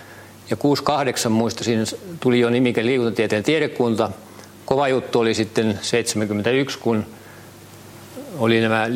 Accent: Jokioinen, Tavastia Proper, Finland; niin maaseutupitäjästä Jokioisilta siellä kasvoin ja sen aikainen 60-luku erityisesti ja sitten 70-luvun alku

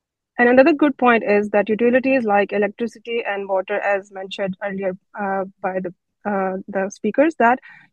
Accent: Pakistan; I'm doing my master's in psychology, physical activity, health and well-being, and I came from Pakistan.

